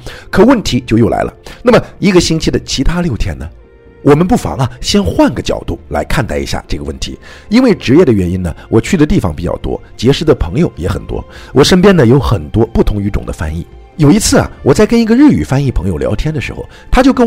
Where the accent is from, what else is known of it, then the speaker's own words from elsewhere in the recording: China; 我们中国人独有的十二生肖用英文就叫做 Chinese Zodiac